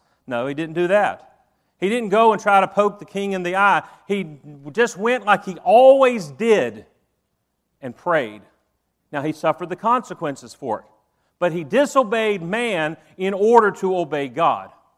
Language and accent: English; the South, United States; I was raised in the South.